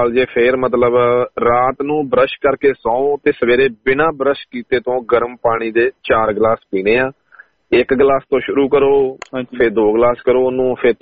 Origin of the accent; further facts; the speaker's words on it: Ratia, Haryana, India; ਮੇਰਾ ਪਿੰਡ ਹਰਿਆਣੇ ਦੇ ਵਿੱਚ ਹੈ ਜੀ, ਮੇਰਾ ਰਤੀਆ ਛੋਟਾ ਜਿਹਾ ਸ਼ਹਿਰ ਹੈ, ਤੇ ਹਮਜਾਪੁਰ ਮੇਰਾ ਪਿੰਡ ਹੈ, ਔਰ ਪੰਜਾਬ ਦੇ ਬਾਰਡਰ ਤੇ ਅਸੀਂ, ਜਿੱਦਾਂ ਰਤੀਆ ਪਟਿਆਲਾ ਸਿਰਸਾ ਸਾਰੀ ਪੰਜਾਬੀ ਬੈਲਟ ਹੈ, ਔਰ ਸਾਡੇ ਤੋਂ ਮਤਲਬ ਪੰਜਾਬ 10-12 ਕਿਲੋਮੀਟਰ ਰਤੀਏ ਤੋਂ 10-12 ਕਿਲੋਮੀਟਰ ਬਾਅਦ ਪੰਜਾਬ ਸ਼ੁਰੂ ਹੋ ਜਾਂਦਾ